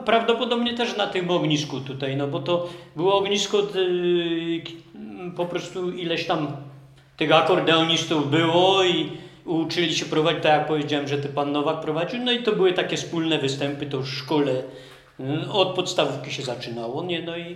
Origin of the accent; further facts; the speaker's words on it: Dzielec, Lesser Poland, Poland; now in Sułkowice, Poland; Pochodzę w ogóle z Dzielca, z przysiółka Zdzielec, kiedyś nie było ulic tylko. No i to są moje rodzinne strony.